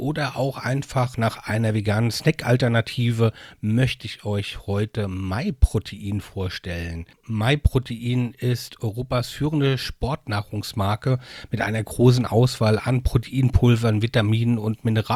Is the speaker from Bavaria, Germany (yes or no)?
no; Mainz, Rhineland-Palatinate, Germany; wir sind beide aus Mainz